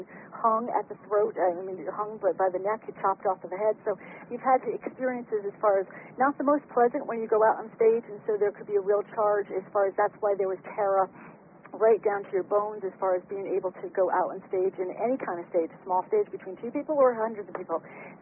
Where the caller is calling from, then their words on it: California, United States; I'm calling from California.